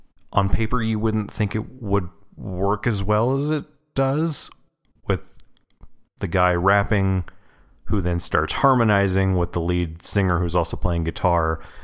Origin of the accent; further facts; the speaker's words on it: Texas, United States; Well, yeah, I mean, you know, we're from South Texas.